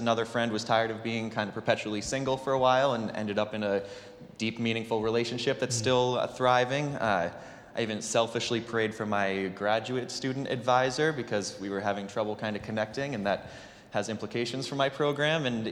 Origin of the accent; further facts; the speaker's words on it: Massachusetts, United States; Born and raised in Massachusetts, and my own kind of personal faith journey has led me not only here